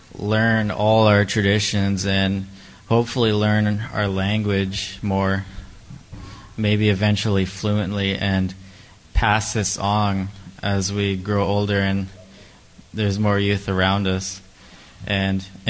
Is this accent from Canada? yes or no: yes; Port Alberni, British Columbia, Canada; I am from Port Alberni.